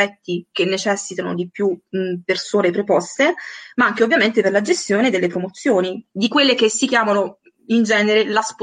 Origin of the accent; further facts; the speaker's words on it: Abruzzo, Italy; now in Milan, Italy; No, io sono abruzzese, veramente ho girato un po' mezza Italia praticamente, okay. Adesso sono a Milano